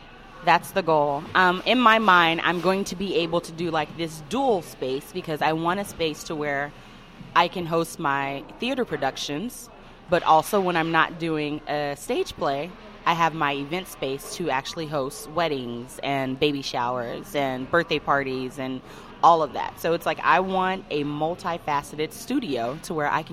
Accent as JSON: {"language": "English", "town": "Fort Lauderdale", "region": "Florida", "country": "United States", "lives_now": "Des Moines, United States", "said": "I'm from Fort Lauderdale, Florida."}